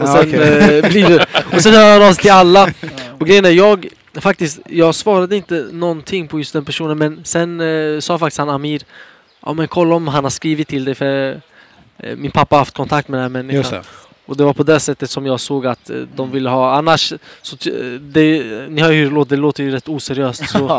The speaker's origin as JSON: {"language": "Swedish", "country": "Sweden", "tie": "born there", "said": "Samtidigt som, det är inte mitt val att jag föddes i Sverige, nej. Alltså, nej. Något sånt. Även om jag är jättetacksam, det är det enda landet jag vill vara för, ja. Hade velat vara född i."}